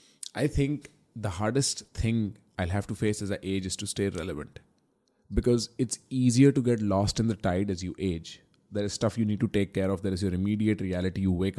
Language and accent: English; India; Well, I'm Indian, bro.